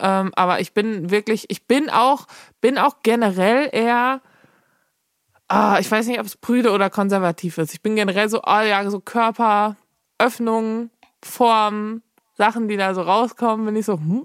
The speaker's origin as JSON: {"language": "German", "town": "Elmshorn", "region": "Schleswig-Holstein", "country": "Germany", "tie": "born there", "said": "So, pass mal auf, ich bin in Elmshorn geboren, Richtung Kiel mäßig."}